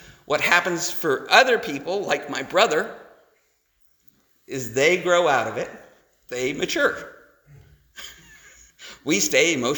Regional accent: Provo, Utah, United States; born there; So, I was born in Provo, Utah. I come from Mormonism. We don't drink no matter what.

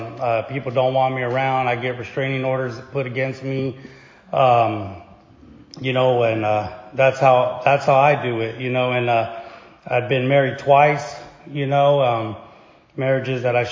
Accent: Bakersfield, California, United States; You know, I come from Bakersfield. Grew up in a neighborhood over there.

